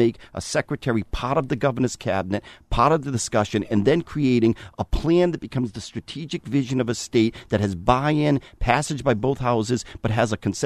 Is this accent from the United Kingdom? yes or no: no; Providence, Rhode Island, United States; I'm a child of Providence, born and raised in Providence, lived in Providence all my life.